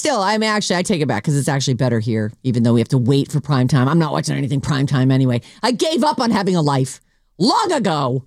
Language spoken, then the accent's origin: English; East Coast, United States; now in California, United States; You know, I grew up on the East Coast where Monday Night Football ended at midnight. And it was, and I never knew until I moved to California.